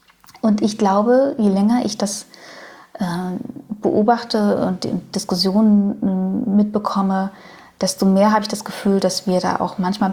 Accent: Berlin, Germany; Ich bin im ostdeutschen Umfeld groß geworden. Also ich bin im Osten geboren, Ost-Berlin geboren.

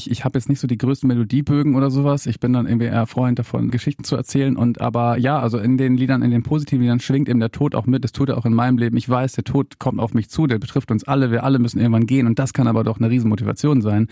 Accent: Leer, Lower Saxony, Germany; Wir kommen beide aus Leer in Ostfriesland.

